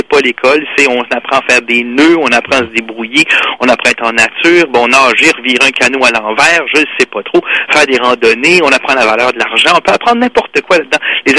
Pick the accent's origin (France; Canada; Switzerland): Canada; Montreal, Quebec; Je veux dire, je suis de Montréal, donc à Montréal, ça brassait pas mal